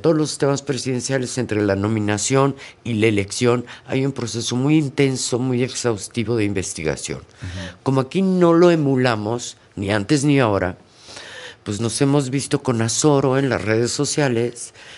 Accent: Mexico; born there; En el barrio Bravo donde yo nací

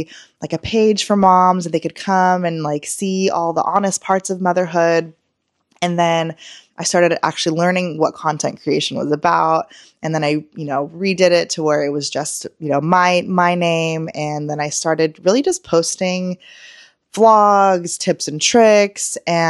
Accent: Morro Bay, California, United States; now in Bay Area, United States; I grew up in California in a small town called Morro Bay, California. I currently live in the Bay Area.

